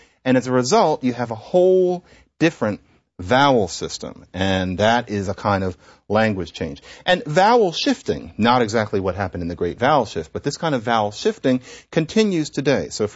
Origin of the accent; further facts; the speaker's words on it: Philadelphia, Pennsylvania, United States; To me, I grew up in Philadelphia, it was John, Sean, Dawn, and Ron.